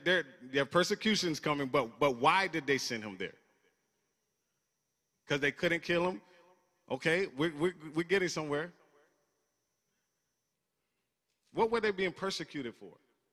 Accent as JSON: {"language": "English", "region": "Florida", "country": "United States", "tie": "born there", "said": "I was born in Florida, but this is my first as a homeowner."}